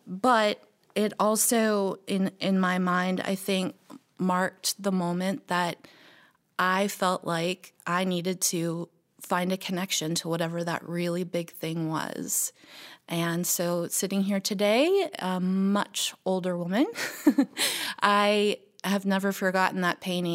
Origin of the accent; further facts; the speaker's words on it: Sharon, Pennsylvania, United States; I am originally from Western Pennsylvania